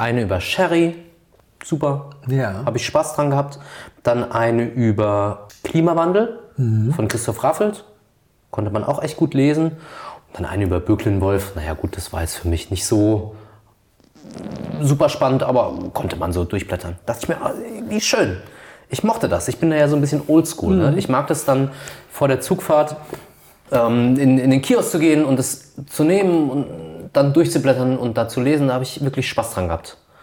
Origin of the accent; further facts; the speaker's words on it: Rhineland-Palatinate, Germany; Weil bei uns in der Pfalz, in meiner Heimatstadt, eine Weinbar aufgemacht hat.